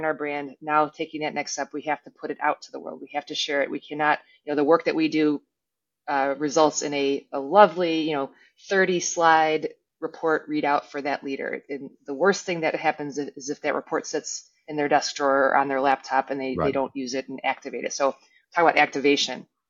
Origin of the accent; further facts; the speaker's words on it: Chicago, Illinois, United States; growing up in Chicago, lifelong fan of the Bulls and Michael, Michael Jordan